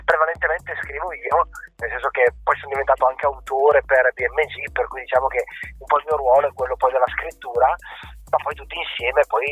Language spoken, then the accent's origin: Italian; Brescia, Lombardy, Italy; due siamo di Brescia